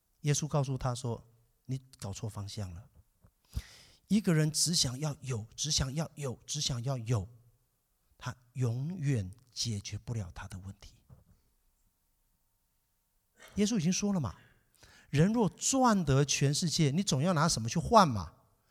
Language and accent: Chinese; Taiwan; 他认识一个朋友，也是我们台湾人，台湾人真是太厉害了啊